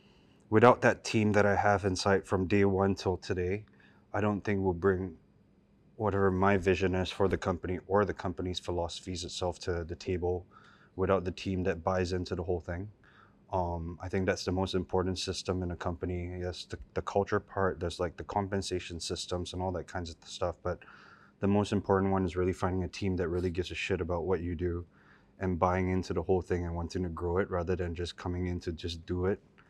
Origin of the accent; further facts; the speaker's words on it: United States; now in Singapore; I grew up in America, so it's something that I eat on a daily basis rather than like a rice noodle culture in Singapore.